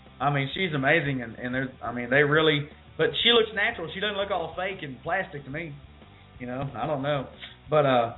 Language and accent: English; Texas, United States; You know, I grew up in West Texas, and we used to watch tornadoes drop in and out of the clouds all day.